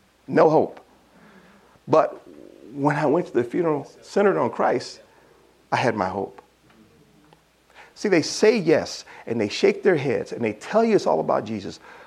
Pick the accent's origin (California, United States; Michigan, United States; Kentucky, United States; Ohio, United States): Michigan, United States; Saginaw; I'm from Saginaw, Michigan. There's plenty of churches in Saginaw, Michigan.